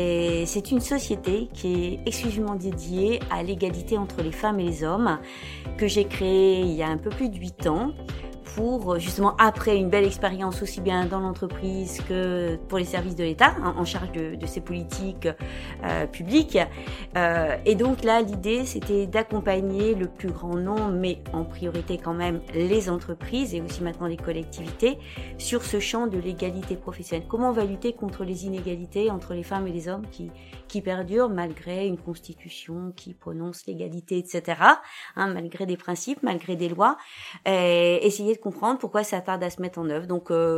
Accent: Hauts-de-France, France; j'ai 59 ans, je suis originaire du Nord

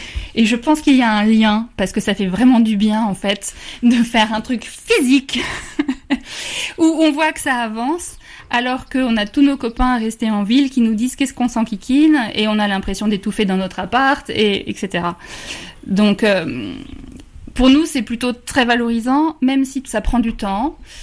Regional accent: Paris, Île-de-France, France; Parce qu'on vient de Paris et qu'on n'aurait jamais eu l'occasion de faire ça dans un appartement parisien

